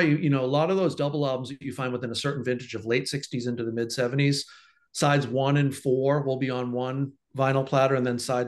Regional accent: Quincy, Massachusetts, United States; I grew up in Quincy, and the local once a week town paper was the Quincy Sun.

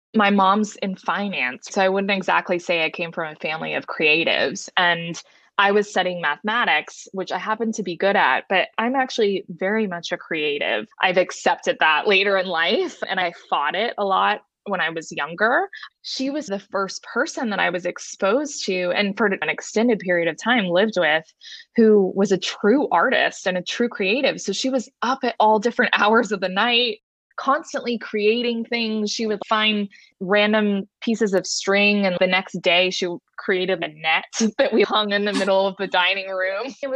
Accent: New Jersey, United States; also born or lived in Texas; I was born in Texas and lived in Texas until I was about 10. My mom moved my brother. I have a twin brother and I to New Jersey.

